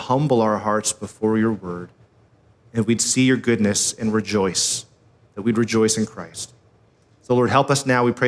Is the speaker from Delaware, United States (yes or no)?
no; Sacramento, California, United States; Indeed, I'm from Sacramento. Can anything good come from Sacramento?